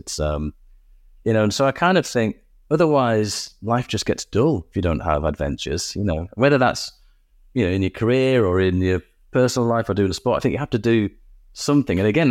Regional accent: Hartlepool, North East England, United Kingdom; I grew up in the Northeast. I come from a mining community, 1984, 85, of course, the miners' strike. Everyone's out of work. Then I come from the East Coast, Hartlepool, then the dockyards closed down.

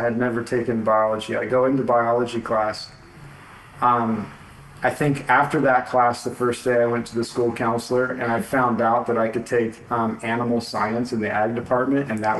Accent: California, United States; moved away as an adult; Well, I grew up in California and I can come back to that. But eventually my education, once I decided, well, I left California when I was 18 to go to Texas.

